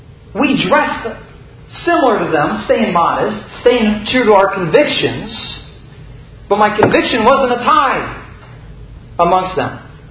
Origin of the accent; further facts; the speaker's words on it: Philippines; Many of you know I grew up in the Philippines. We went to the Philippines and we were actually living out in a remote part of one of the islands with the natives